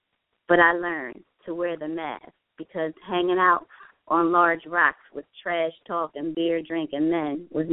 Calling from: New Jersey, United States; calling from South Jersey.

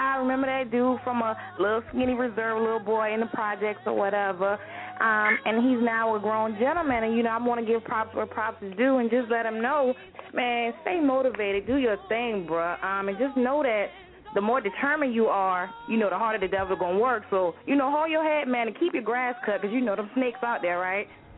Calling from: Atlanta, Georgia, United States; I'm calling from Atlanta, GA, straight from Track 5, South Carolina.

